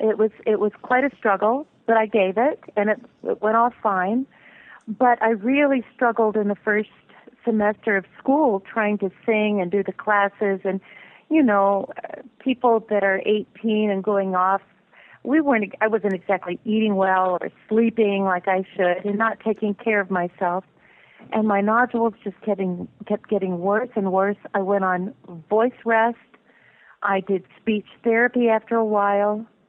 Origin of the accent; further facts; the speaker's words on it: Ohio, United States; So I grew up in Ohio with a wonderful, you know, my mother is very European in her speech and her mannerisms and polite, you know, table manners and everything.